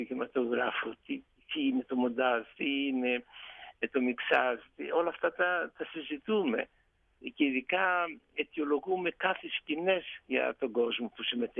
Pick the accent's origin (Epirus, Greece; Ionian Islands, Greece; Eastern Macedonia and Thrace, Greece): Epirus, Greece; Preveza; Εγώ στην Πρέβεζα έχω, που την αγαπώ γιατί είναι η πατρίδα μου, θέλω να προσφέρω και προσφέρω.